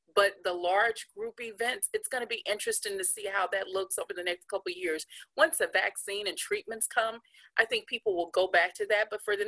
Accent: Shreveport, Louisiana, United States; Yes, I grew up in Shreveport

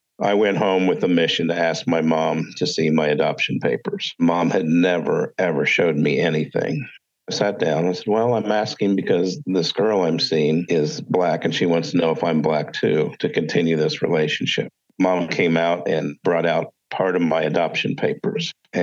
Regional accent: Alexandria, Indiana, United States; Little town called Alexandria, Indiana.

